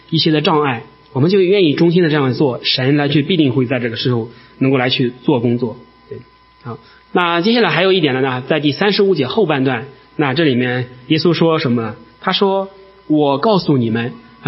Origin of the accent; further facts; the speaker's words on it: Shandong, China; 当然我们都是山东人了